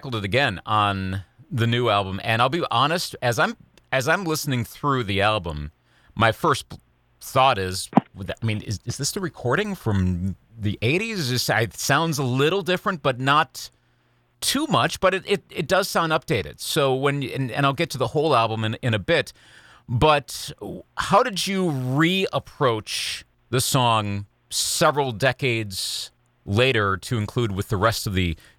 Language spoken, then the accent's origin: English; Eau Claire, Wisconsin, United States; In Eau Claire, Wisconsin, my hometown, sing in a choir